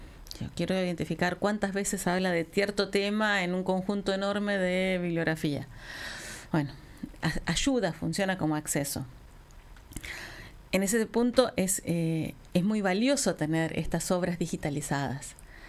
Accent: Argentina; No sé, soy argentino.

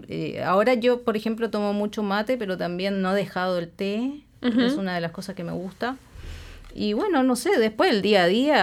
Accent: Santiago, Santiago Metropolitan, Chile; Y la verdad que nos odian, porque somos los capitalinos y Santiago concentra todo

